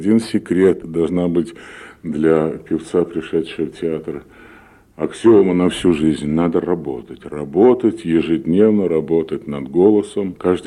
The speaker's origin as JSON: {"language": "Russian", "country": "Latvia", "tie": "born or raised there", "said": "Я жил в Латвии, мое детство прошло в Латвии."}